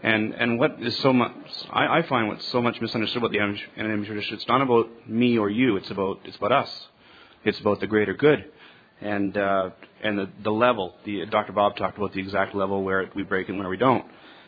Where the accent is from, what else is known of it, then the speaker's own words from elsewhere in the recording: London, Ontario, Canada; I'm from London, Ontario, Canada